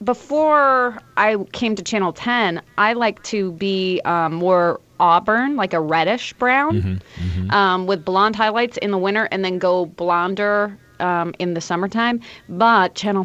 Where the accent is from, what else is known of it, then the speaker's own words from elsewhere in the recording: Iowa, United States; I'm from Iowa, in the middle of the country, and we grow corn, okay?